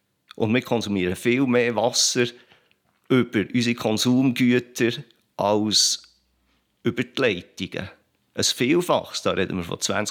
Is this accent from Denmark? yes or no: no; Switzerland; bei uns in der Schweiz ist das so selbstverständlich, dass man den Solidaritätsgedanken vielleicht gar nicht mehr wahrnimmt